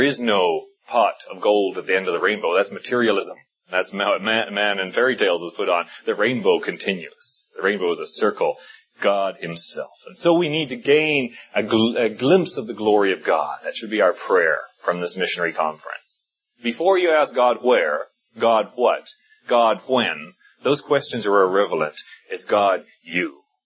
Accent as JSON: {"language": "English", "country": "South Africa", "tie": "born or raised there", "said": "I grew up in South Africa, where the majority of the world's gold is mined"}